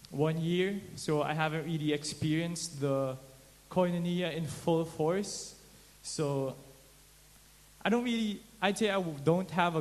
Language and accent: English; Philippines; from the Philippines.